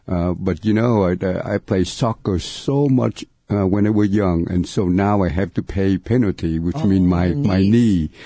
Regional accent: Nha Trang, Khanh Hoa, Vietnam; I came from Nha Trang in the very south, the middle of the south part of Vietnam. But my mom and so my grandmother came from the town, the city, it's not far from Lavang, the shrine.

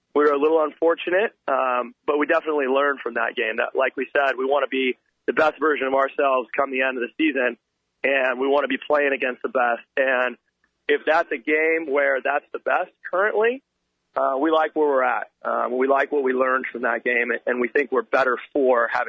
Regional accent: Irvine, California, United States; I grew up in Irvine, started in AYSO.

